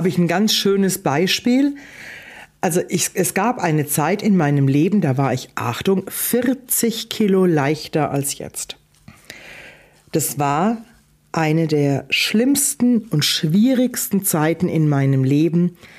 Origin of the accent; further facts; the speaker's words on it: Germany; ich bin aus dem Odenwald.